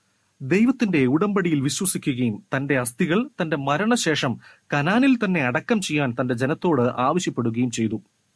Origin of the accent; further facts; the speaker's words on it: Wayanad, Kerala, India; ഞാൻ വയനാട്ടിൽ നിന്നാണ് വരുന്നത്. അവിടെ കാപ്പി കൃഷി സാധാരണമാണ്.